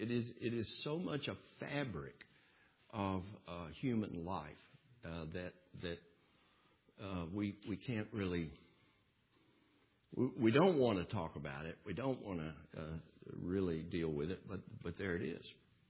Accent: the South, United States; I grew up in the South. I was born in 1953.

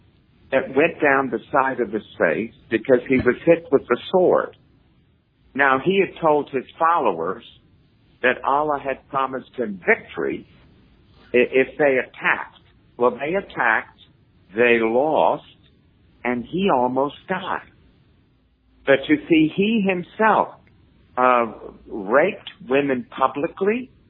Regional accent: New York City, New York, United States; And I said, look, I'm from New York City. I grew up with death threats.

